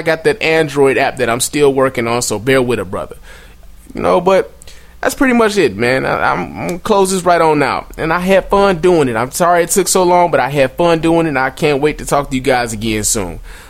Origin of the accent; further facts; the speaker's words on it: Chicago, Illinois, United States; y'all repping harder than my hometown of Chicago right now.